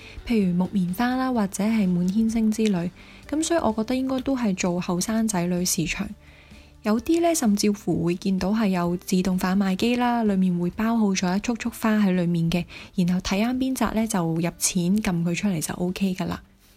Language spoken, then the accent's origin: Cantonese; Hong Kong; now in South Korea; 作为一个南方人，本身香港是不会落雪的嘛